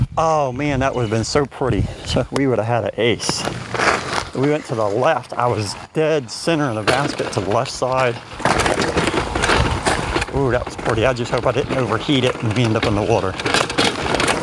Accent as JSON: {"language": "English", "region": "Florida", "country": "United States", "said": "I'm from Florida and I see some pretty weird bugs."}